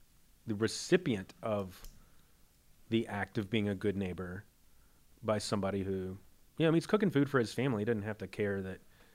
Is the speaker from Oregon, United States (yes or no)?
no; Arkansas, United States; And I'm originally from Arkansas.